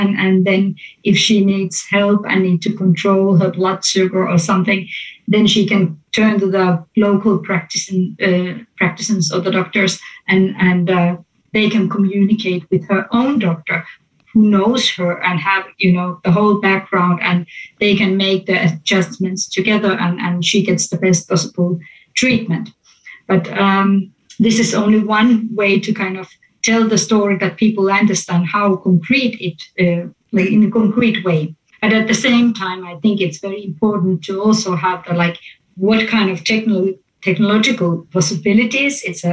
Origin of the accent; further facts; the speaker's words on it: Finland; English is a second language; now in Denmark; I'm from Finland, obviously, and I live in Denmark and I work in Norway.